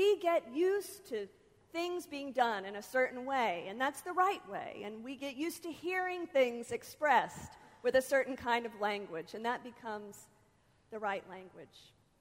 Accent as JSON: {"language": "English", "region": "Oklahoma", "country": "United States", "said": "based on the fact that I am from Oklahoma."}